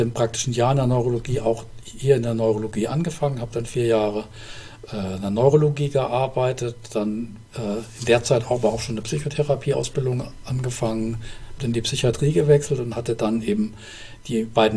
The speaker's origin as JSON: {"language": "German", "town": "Darmstadt", "region": "Hesse", "country": "Germany", "tie": "born or raised there", "also_born_or_lived": "Heidelberg", "said": "Ich bin in Heidelberg geboren, in Darmstadt aufgewachsen"}